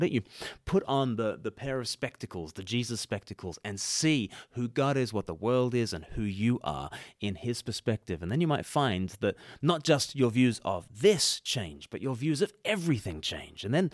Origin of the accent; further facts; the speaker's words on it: Australia; now in United Kingdom; And look, I'm an Australian living in the UK.